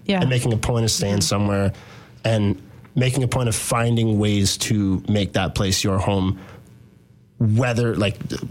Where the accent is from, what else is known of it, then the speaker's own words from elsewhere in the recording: Guelph, Ontario, Canada; now in Kingston, Canada; I grew up in Guelph.